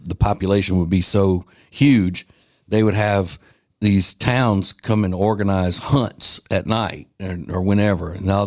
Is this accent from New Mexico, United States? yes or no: no; Louisiana, United States; Where I grew up in North Louisiana.